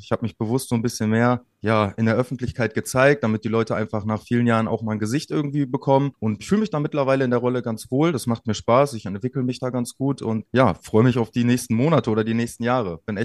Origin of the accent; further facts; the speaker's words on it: Münster, North Rhine-Westphalia, Germany; born there; Ich bin geboren in Münster.